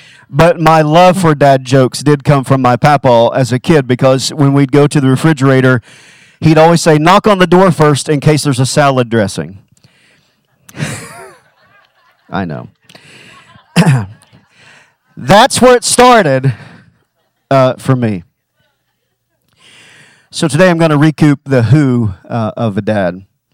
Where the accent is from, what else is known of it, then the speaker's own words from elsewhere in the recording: Kentucky, United States; Now, growing up in Kentucky, it was different. We learned a lot of different things.